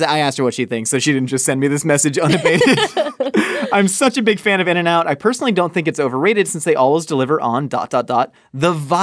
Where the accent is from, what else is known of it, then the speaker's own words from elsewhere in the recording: California, United States; I want people to know my values, that I am from Southern California, that I love In-N-Out